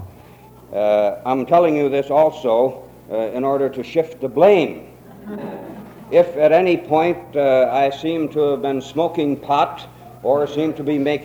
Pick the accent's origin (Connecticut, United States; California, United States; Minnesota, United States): Minnesota, United States; I'm from Minnesota. Minnesota is the northernmost part of the United States.